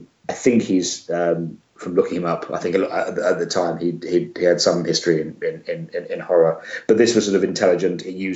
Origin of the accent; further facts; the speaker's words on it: England, United Kingdom; I'm telling you, as an Englishman.